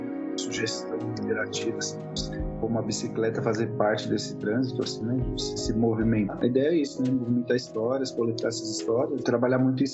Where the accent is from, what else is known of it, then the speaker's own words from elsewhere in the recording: São Paulo, Brazil; Sou paulistano, nascido aqui em São Paulo.